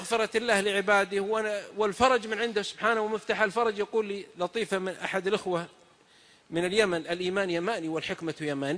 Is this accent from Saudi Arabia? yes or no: yes; southern Saudi Arabia, Saudi Arabia; عندنا من السعوديه من الجنوب، واحد من جماعتنا من قبيلتنا